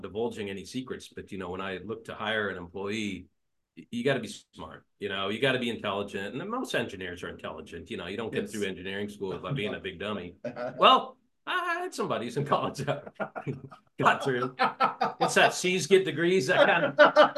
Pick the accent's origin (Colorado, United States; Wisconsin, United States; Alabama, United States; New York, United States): Colorado, United States; Boulder; in the civil engineering department at University of Colorado in Boulder, where I grew up. This is my hometown, you know.